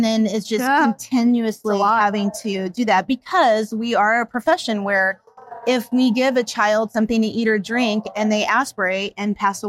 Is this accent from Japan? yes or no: yes; Japan; I grew up in Japan.